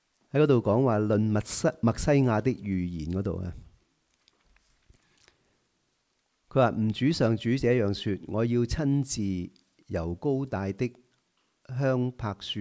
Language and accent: Cantonese; Guangdong, China; 我知道我哋广东人咧好少会咁样讲啊